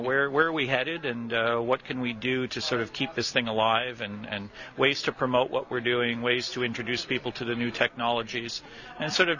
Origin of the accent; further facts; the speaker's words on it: Montreal, Quebec, Canada; I'm from Montreal, and we didn't really have any outlets locally